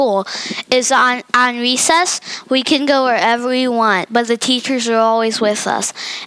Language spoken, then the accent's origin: English; Las Vegas, Nevada, United States; from Las Vegas, and I'm signing out.